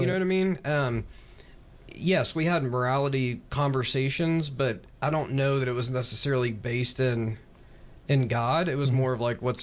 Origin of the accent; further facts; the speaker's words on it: Alpharetta, Georgia, United States; also born or lived in Norcross; I was born in I was born in Norcross. We moved to Alpharetta in 1989, so I was 3 years old. Mm-hmm. So I call, Alpharetta home. My parents still live in the same house.